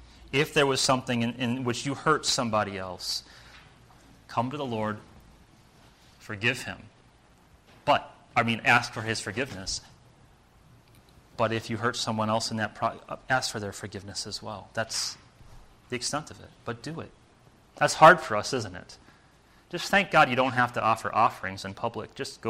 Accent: Indiana, United States; Growing up in Indiana, that was not necessary.

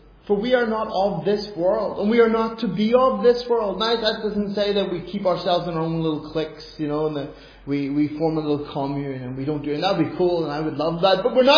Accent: Ireland; now in Sweden; Not just because I'm Irish, because I am who I am. But living here, I really realized what it meant to be a foreigner.

